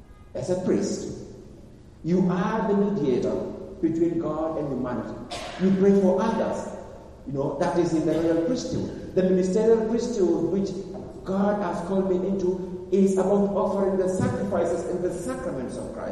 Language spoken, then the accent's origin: English; Kenya; if I went back home, my own village where I grew up in Kenya, they know me.